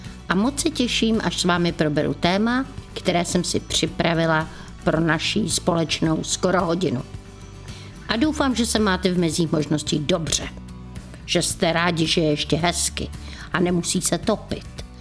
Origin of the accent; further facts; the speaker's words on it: Prague, Czechia; Já jsem Pražačka. Narodila jsem se kdysi dávno v Praze, v březnu, na první jarní den, kdy ukrutně sněžilo. Bydleli jsme 10 let, 3 minuty od Vltavy, 2 minuty od Národního divadla.